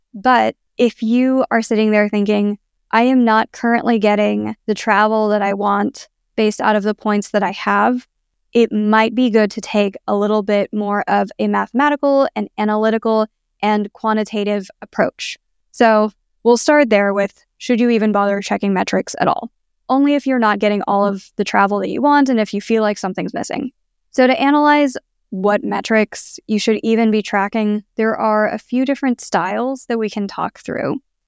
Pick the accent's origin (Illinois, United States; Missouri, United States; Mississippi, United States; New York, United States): Missouri, United States; Blue Springs; now in Las Vegas, United States; I am currently at home in Las Vegas. Where am I from? I'm from Blue Springs, Missouri. I'm Filipina.